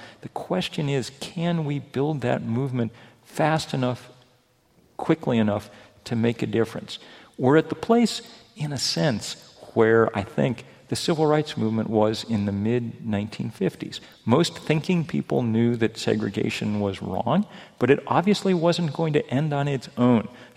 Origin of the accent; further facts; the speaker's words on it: Vermont, United States; Okay, now I'm from Vermont. I'm not, formal wear is not always my thing